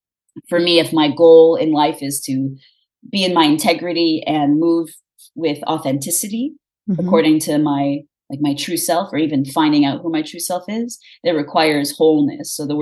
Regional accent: California, United States; born there; I was born in California

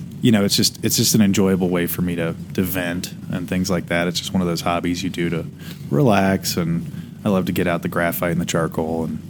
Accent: California, United States; also born or lived in Ohio / Lexington; So I'm originally from California.

